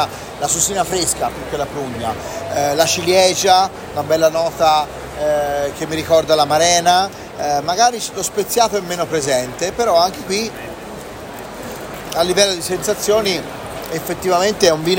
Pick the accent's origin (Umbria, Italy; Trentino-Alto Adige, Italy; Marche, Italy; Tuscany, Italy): Tuscany, Italy; a me da toscano mi viene in mente il cacciucco